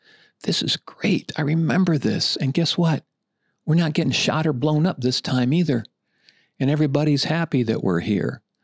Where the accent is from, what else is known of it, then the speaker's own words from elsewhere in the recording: United States; As an American, I am particularly grateful for the sacrifice that Norway has made over the many years.